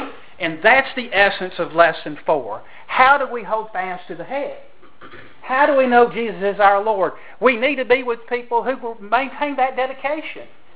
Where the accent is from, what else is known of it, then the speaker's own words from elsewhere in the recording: New York, United States; accent: southern; I'd say, no, I'm from New York. And they'd really laugh, you know, because of my southern accent.